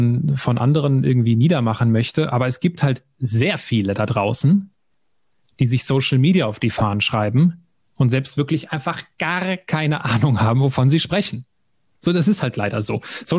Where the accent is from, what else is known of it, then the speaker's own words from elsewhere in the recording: Switzerland; Und das am liebsten bei uns in der Schweiz und da quasi so ein Retreat mit mir selbst mache.